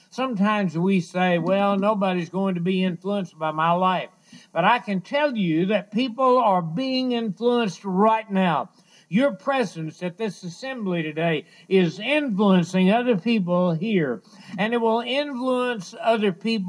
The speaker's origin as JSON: {"language": "English", "town": "Hallsville", "country": "United States", "tie": "born or raised there", "said": "I can remember back as a young boy growing up in my hometown, how many people influenced me to be a preacher of the gospel. There was one little school teacher there in Hallsville"}